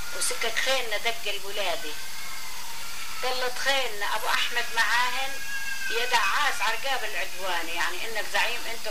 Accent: Palestine; moved away; احنا بعد طلعنا من فلسطين

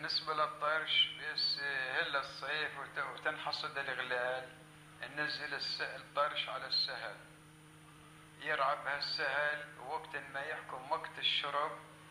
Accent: Palestine; moved away; حتى طلعنا من فلسطين.

